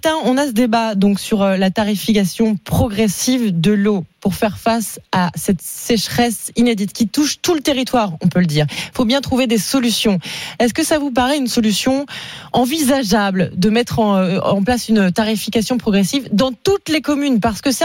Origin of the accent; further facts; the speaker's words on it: Grand Est, France; vous savez que moi, je viens de la Marne